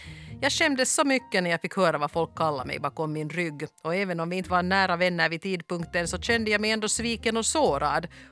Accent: Finland; man blir tyvärr inte jätterik som finlandssvensk författare

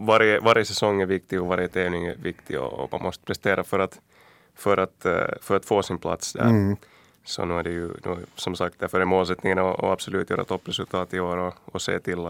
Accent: Finland; Åtminstone som en finsk chaufför som det kanske inte är så.

